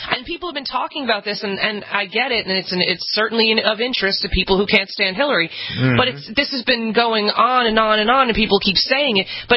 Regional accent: New Jersey, United States; I'm from New Jersey and I have family members who have been put out of business

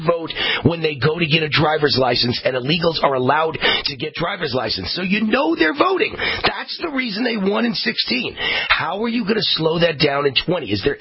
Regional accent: United States; I'm American made and proud of it.

